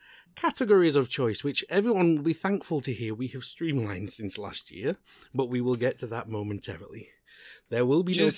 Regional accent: United Kingdom; Well, I was referring to Boris Johnson and the parties because, you know, we're two British guys.

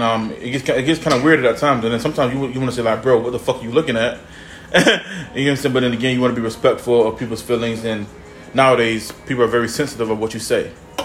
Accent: North Carolina, United States; Like, growing up in North Carolina, you know, there's black, white, Mexicans, and Puerto Ricans, and Jamaicans.

